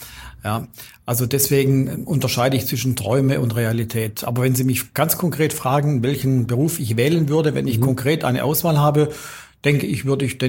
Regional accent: Singen, Baden-Württemberg, Germany; Ich stamme aus Singen

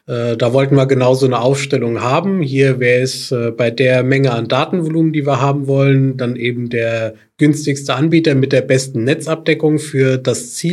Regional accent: Germany; Ich als Deutscher guck auf deutsche Websites, wo ich eben dieses Angebot wahrnehmen kann.

